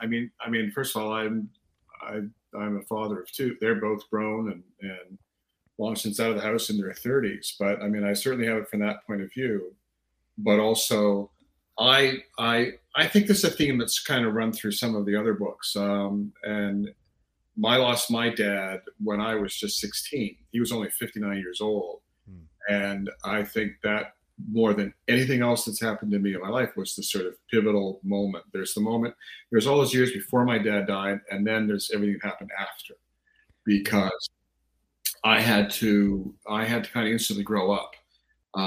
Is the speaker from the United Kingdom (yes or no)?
no; Canada; I am a dual citizen. I am Canadian. I've lived in Canada since I was 3 years old. So I feel sort of 70% Canadian.